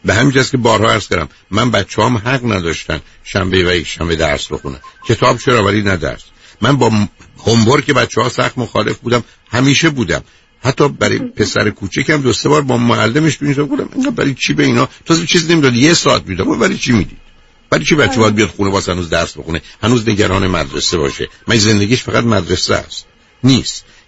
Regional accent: Iran; من و شما به عنوان یه ایرانی

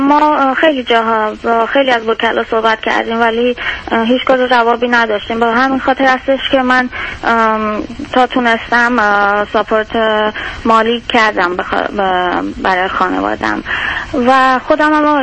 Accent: Iran; moved away as an adult; now in United States; بعدش از ایران مهاجرت کردیم، اومدیم آمریکا

